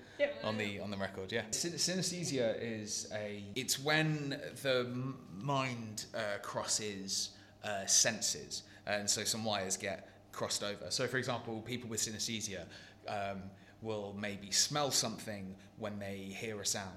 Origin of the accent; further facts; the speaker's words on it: England, United Kingdom; I grew up just outside of London, and I've spent a lot of time in London. I lived in London for quite a while.